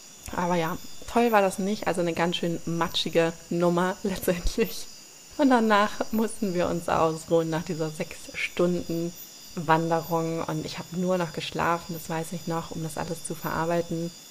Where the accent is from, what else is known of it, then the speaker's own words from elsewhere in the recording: Germany; Da sind wir wieder bei dem Als Deutscher ist man einfach auf alles vorbereitet. Also wirklich gegen alles gewappnet, was einem passieren kann. Das war ich natürlich auch. Da schließe ich mich gerne mit ein.